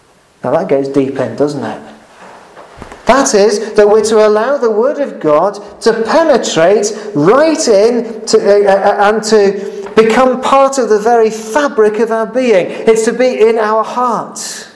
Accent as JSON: {"language": "English", "country": "United Kingdom"}